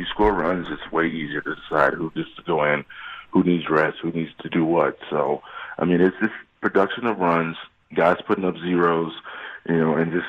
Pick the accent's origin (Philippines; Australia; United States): United States; South Boston, Massachusetts; Well, it came from my hometown. It was a 40-year, I would say, restaurant slash, you know, little business, home business. And he opened it up to the people of South Boston.